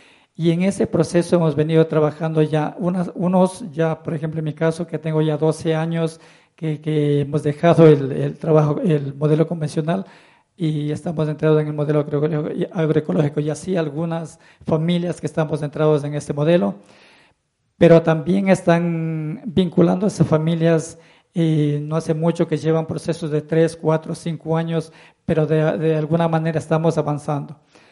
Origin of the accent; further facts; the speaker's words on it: Shushufindi, Sucumbíos, Ecuador; Yo vengo desde Sucumbíos, Chuchufindi